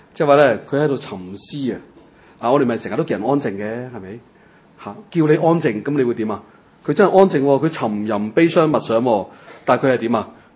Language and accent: Cantonese; Hong Kong; 我哋香港人